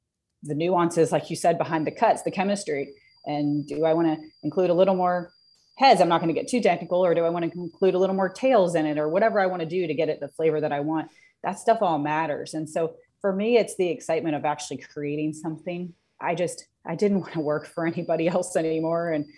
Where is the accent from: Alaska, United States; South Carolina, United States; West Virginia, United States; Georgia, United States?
West Virginia, United States; Parkersburg; I am. I'm from Parkersburg.